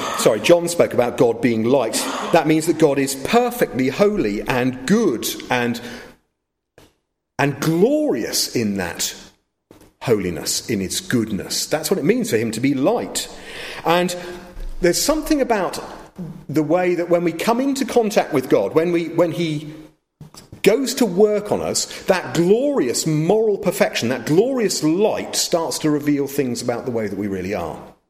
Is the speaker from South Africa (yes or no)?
no; United Kingdom; Well, I'm British